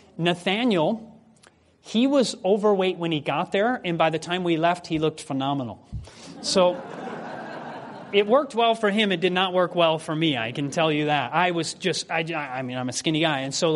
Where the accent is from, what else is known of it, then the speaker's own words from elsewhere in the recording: Michigan, United States; but I come from Michigan, and Michigan's colder in the winter than Iceland even.